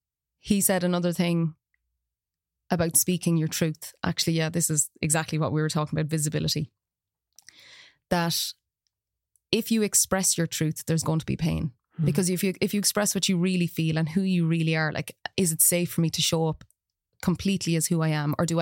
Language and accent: English; Ireland; even when we look at ourselves as Irish people, the riots that happened, you know, we become disillusioned.